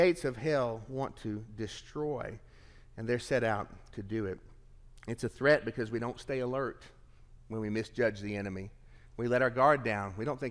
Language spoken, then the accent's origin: English; Tennessee, United States; I came from Tennessee, you know, and we mispronounce some words in Tennessee.